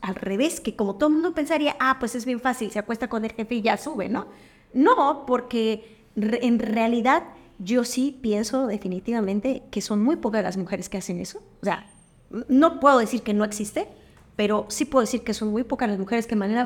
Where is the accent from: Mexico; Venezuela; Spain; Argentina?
Mexico; Mexico City; now in Cancún, Mexico; Soy de la Ciudad de México, con dos hijos